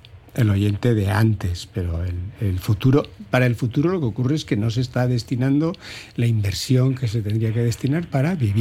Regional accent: Ondarroa, Basque Country, Spain; born there; El pueblo menos turístico de la Costa Vasca es Ondarroa, de donde soy nacido y con mucho orgullo.

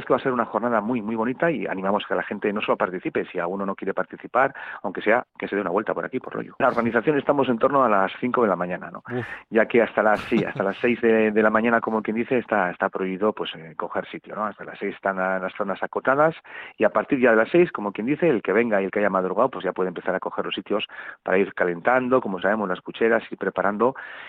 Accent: Basque Country, Spain

